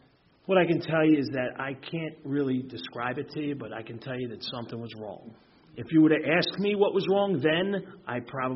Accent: Ocean City, New Jersey, United States; So, I'm not from Philly originally. I was born and raised in Ocean City, New Jersey.

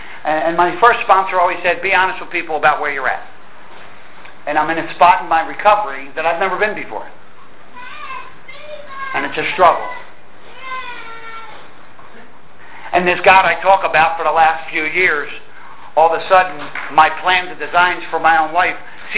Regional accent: Philadelphia, Pennsylvania, United States; I'm from Philadelphia, and please do not hold it against me. You know what I mean? But that's where it started. You know, it started in Philadelphia, growing up in the projects down there.

